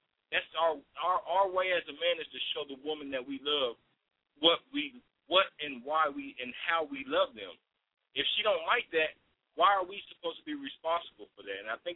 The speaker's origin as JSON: {"language": "English", "town": "Kansas City", "region": "Kansas", "country": "United States", "tie": "born or raised there", "said": "because I know I was growing up in Kansas City, Kansas"}